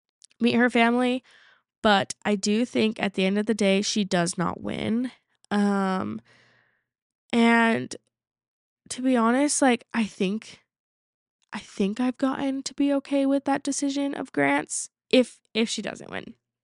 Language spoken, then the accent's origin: English; Utah, United States; because I'm from Utah, so I don't know how it is from someone else like coming to visit and visit a family.